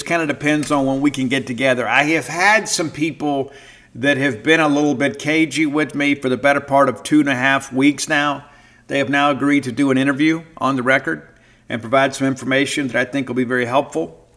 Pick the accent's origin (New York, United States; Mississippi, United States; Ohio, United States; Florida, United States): Mississippi, United States; I'm not judging, but I'm from South Mississippi. We have to have ranch dressing on it